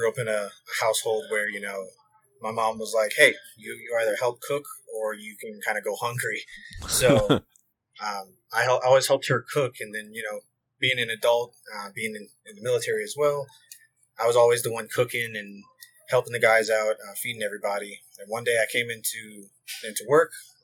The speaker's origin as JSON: {"language": "English", "region": "Louisiana", "country": "United States", "lives_now": "Denver, United States", "said": "I'm originally from Louisiana, so I bring that Louisiana spice here to Denver."}